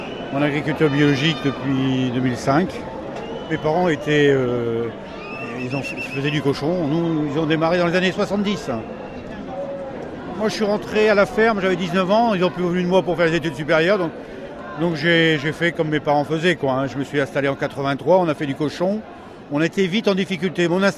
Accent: Hauts-de-France, France; Moi, je viens du Pas-de-Calais. Moi, je suis paysan, hein.

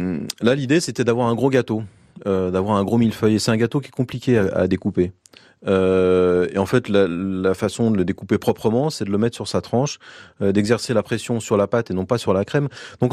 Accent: Paris, Île-de-France, France; déjà, il se trouve que je suis parisien, donc c'est pas toujours bien perçu.

